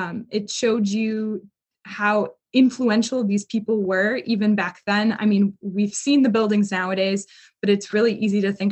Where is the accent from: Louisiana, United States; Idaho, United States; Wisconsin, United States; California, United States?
Wisconsin, United States; Milwaukee; Yeah, so I was born and raised in Milwaukee, as you can probably tell by my accent.